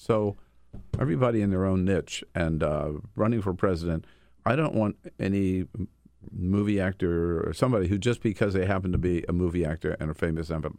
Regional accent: Delaware, United States; also born or lived in California; But, you know, I'm a Californian, right? Didn't grow up there. I grew up in Delaware, but I adopted California.

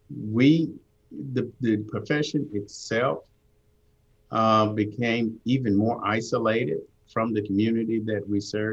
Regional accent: Atlanta, Georgia, United States; You know, I grew up in Southwest Atlanta, and so the patrol officers were regulars and routinely throughout the community.

